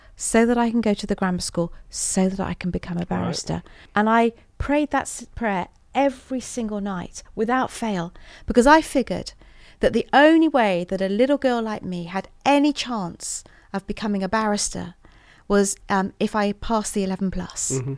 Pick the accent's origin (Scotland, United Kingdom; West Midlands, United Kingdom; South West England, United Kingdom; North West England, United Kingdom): South West England, United Kingdom; Weymouth; We grew up in Weymouth and Dorset, Portland, Weymouth and Dorset.